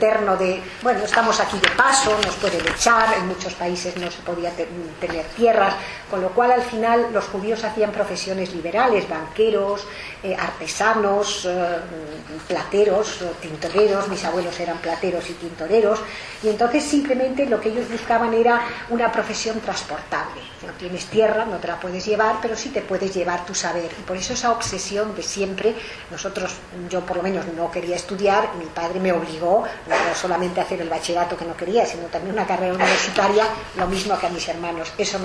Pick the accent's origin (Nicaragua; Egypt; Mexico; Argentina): Egypt; Alexandria, Alexandria Governorate; moved away; mis hermanos y yo, mis padres, criados y nacidos en Alejandría, pasamos a formar parte de ese ejército de Misrahim